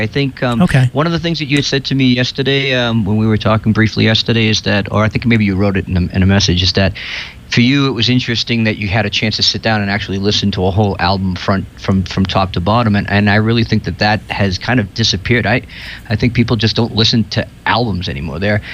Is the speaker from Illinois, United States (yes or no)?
no; Chelsea, Massachusetts, United States; Yeah, I was born and raised in Chelsea.